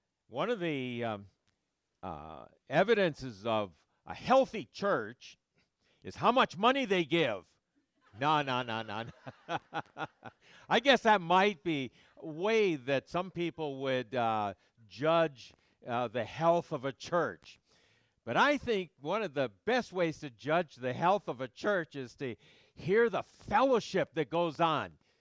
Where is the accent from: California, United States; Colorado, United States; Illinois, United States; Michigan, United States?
Michigan, United States; Detroit; I'm from Michigan, grew up in Detroit, Michigan.